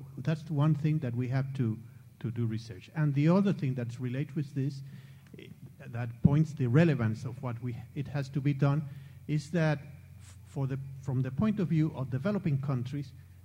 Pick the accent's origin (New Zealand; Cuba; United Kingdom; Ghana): Cuba; from Cuba.